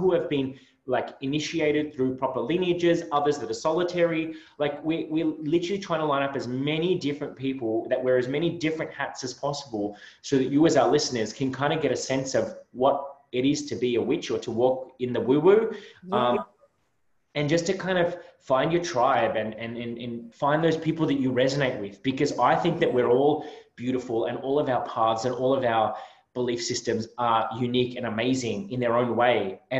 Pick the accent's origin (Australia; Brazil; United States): Australia; Adelaide, South Australia; I'm from Adelaide. Both Aussies